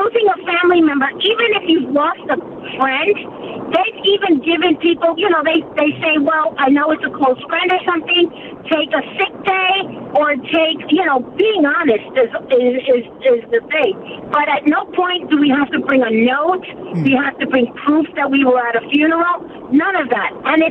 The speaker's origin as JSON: {"language": "English", "town": "North Bergen", "region": "New Jersey", "country": "United States", "said": "How are you? I'm from New Jersey. Northburgen."}